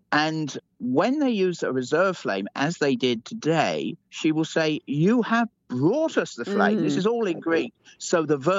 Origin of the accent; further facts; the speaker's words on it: London, United Kingdom; 2012 in my hometown of London.